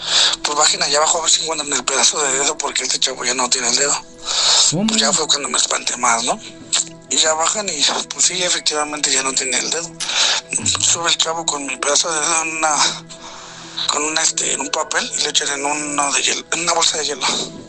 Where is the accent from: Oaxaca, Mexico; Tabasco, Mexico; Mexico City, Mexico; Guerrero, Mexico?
Mexico City, Mexico; Iztapalapa; Soy de aquí de Iztapalapa